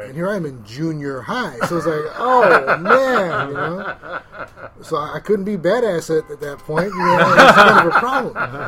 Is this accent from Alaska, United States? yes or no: no; East Los Angeles, California, United States; Well, I was born and raised in East L.A., you know, so it was a whole different thing.